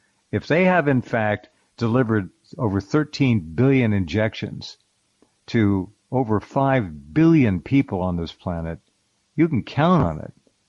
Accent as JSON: {"language": "English", "town": "Santa Barbara", "region": "California", "country": "United States", "said": "because we're both from Santa Barbara, and I claim territorial rights."}